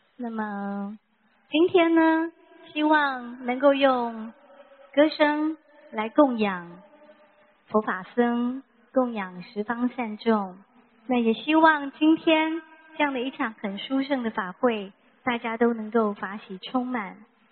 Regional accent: Taiwan; 现场所有的朋友大家好，我是来自台湾的

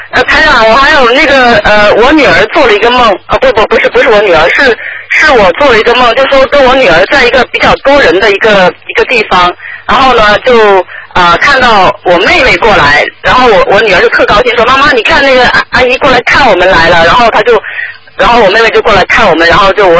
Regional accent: Guangzhou, Guangdong, China; 就是我以前从广州来的嘛，然后就做的全都是广州的事情

